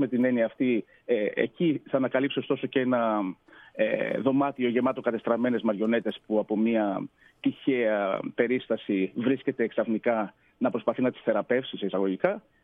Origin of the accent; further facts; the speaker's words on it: Greece; Μεγαλώνοντας στην Ελλάδα και δι' σε επαρχία